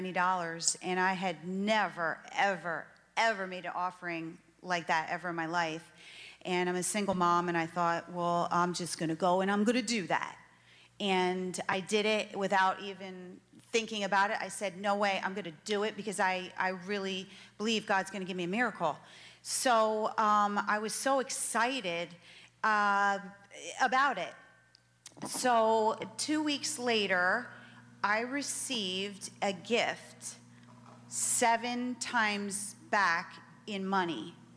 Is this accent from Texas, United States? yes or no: no; Fort Lauderdale, Florida, United States; I'm from Fort Lauderdale.